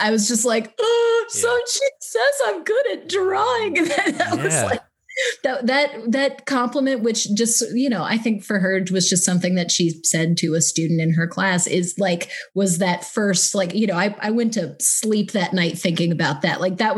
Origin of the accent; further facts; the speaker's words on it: Midwest, United States; I'm from the Midwest and we just had a cow skull in my art class.